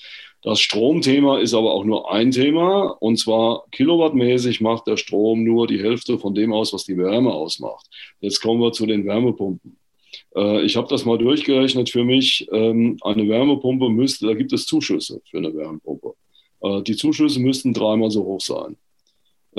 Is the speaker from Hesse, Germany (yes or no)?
yes; Besenkassel, Hesse, Germany; ich komme ja aus Besenkassel, kann man ja hier sagen, ne?